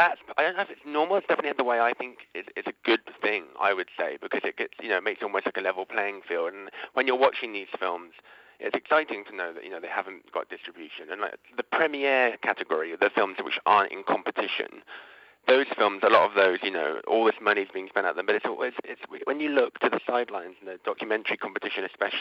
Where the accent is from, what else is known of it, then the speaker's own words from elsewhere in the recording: United Kingdom; now in United States; especially being British and living in America